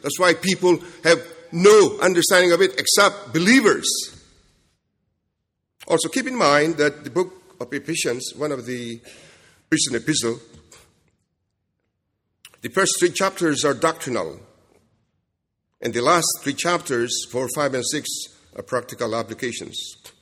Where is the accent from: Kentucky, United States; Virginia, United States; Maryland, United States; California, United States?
Kentucky, United States; accent: Kentucky; my Kentucky accent is somewhat difficult for you to.